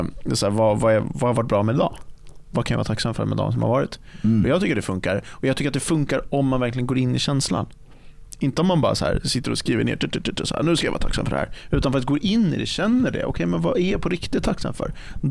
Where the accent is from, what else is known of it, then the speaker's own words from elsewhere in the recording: Sweden; Jag är svensk.